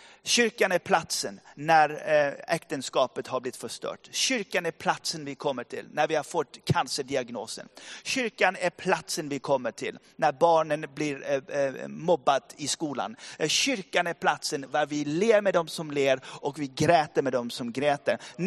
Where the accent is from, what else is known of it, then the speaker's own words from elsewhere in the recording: Bergen, Vestland, Norway; Swedish is a second language; jag växte upp i Tabernaklet, Bergen.